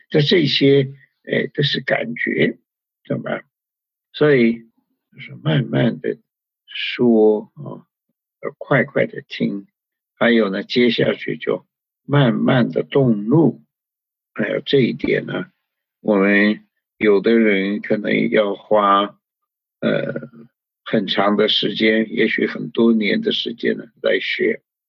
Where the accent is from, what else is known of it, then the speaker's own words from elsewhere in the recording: China; 我们中国人说啊，祸从口出啊